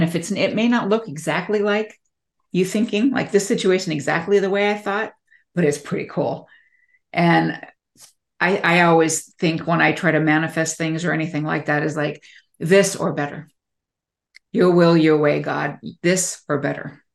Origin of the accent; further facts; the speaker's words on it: California, United States; now in Michigan, United States; cause I'm from California.